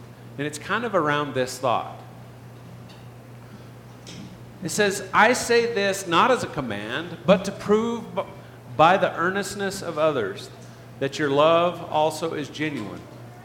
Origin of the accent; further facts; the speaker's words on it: Grants, New Mexico, United States; I grew up in Grants, New Mexico, kind of a small town, poverty-ish